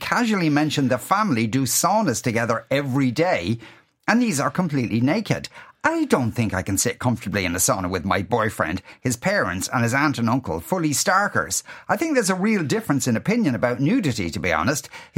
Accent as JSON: {"language": "English", "country": "Ireland", "said": "I'm Irish and he's Swedish."}